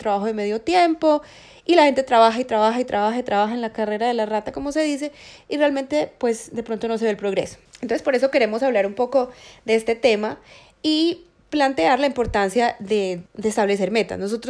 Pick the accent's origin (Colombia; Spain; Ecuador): Colombia; now in United States; o en el que yo crecí, digamos en Colombia, siento que había gente muy pujante, gente todo el tiempo pensando en hacer cosas diferentes